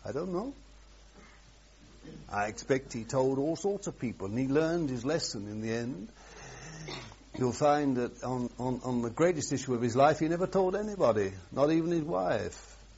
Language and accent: English; England, United Kingdom; It's not practiced in our lands, I ought to say, being an Englishman